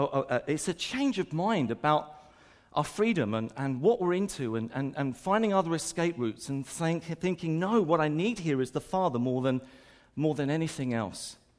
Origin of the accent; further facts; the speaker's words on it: Brighton, South East England, United Kingdom; what he wanted to do was to go back to the family home that we grew up in Patcham, in Ladysmull Road. And do you know what? We had some terrific, happy memories there. As kids growing up, we really, really did.